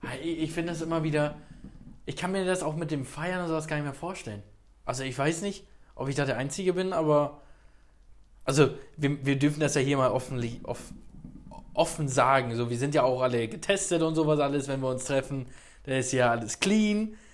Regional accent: Northern Germany, Germany; Also ich komme ja selbst aus dem Norden

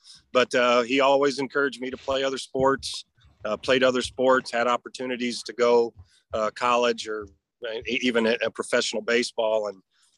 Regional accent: Iowa, United States; also born or lived in Terre Haute; And I'd been in Terre Haute, which is a community I love as much as me to say as much as I'm from Iowa.

